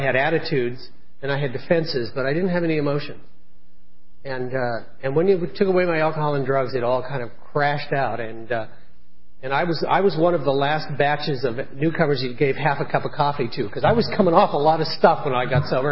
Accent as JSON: {"language": "English", "country": "Canada", "tie": "born or raised there", "said": "I was raised in Canada, and I was uncomfortable all my life."}